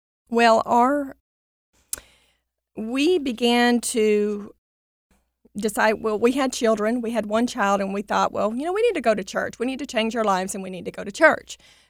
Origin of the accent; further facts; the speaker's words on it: Louisiana, United States; We're both from Louisiana, so we both have experienced things with hurricanes.